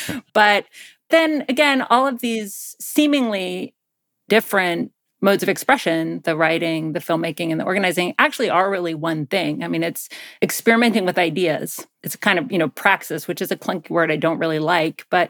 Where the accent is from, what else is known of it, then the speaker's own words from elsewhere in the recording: Athens, Georgia, United States; I grew up in Georgia, in Athens, Georgia, and I didn't have to go to school if I didn't want to.